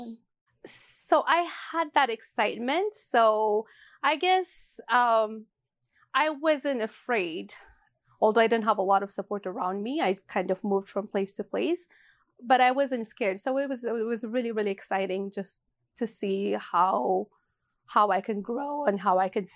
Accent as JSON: {"language": "English", "country": "Ethiopia", "said": "Originally, I'm from Ethiopia."}